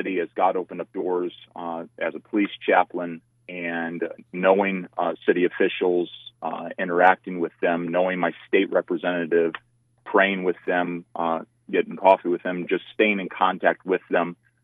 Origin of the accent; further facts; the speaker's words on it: Indiana, United States; You know, as a child, I went to Christian school, and even I grew up in Indiana.